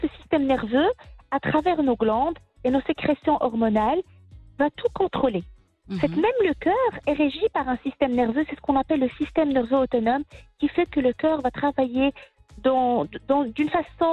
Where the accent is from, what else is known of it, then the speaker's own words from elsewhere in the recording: Morocco; Ce n'est pas uniquement chez nous au Maroc.